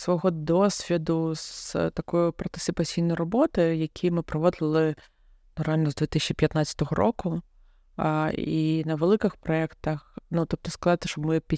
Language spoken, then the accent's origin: Ukrainian; Kharkiv, Kharkiv Oblast, Ukraine; От я сама з Харкова, і я зараз не думаю, що зараз мій вихід в Харкові щось пропонувати.